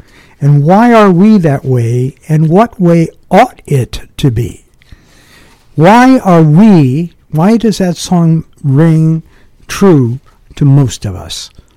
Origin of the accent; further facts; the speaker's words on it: Cuba; when I was growing up in Cuba, I was taught the exact opposite.